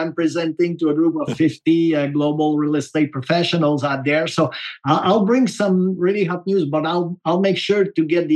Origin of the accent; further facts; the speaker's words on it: Canada; moved away; I'm still Canadian. I will remain Canadian, even if I've been here 24 years, and I'm proud to be.